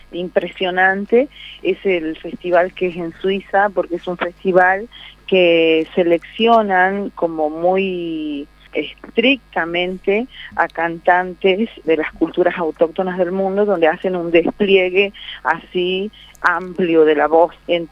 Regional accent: Salta, Argentina; yo que vengo de los Valles Calchaquíes de Salta

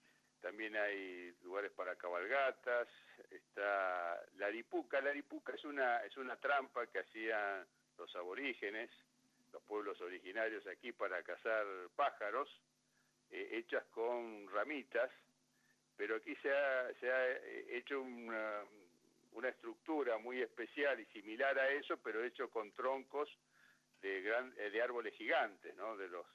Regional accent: Rosario, Santa Fe, Argentina; en realidad soy de Rosario.

